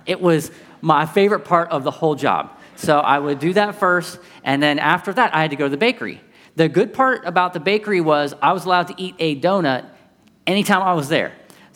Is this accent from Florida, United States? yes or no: no; Ohio, United States; I'm the youngest of six in my family. I grew up in Central Ohio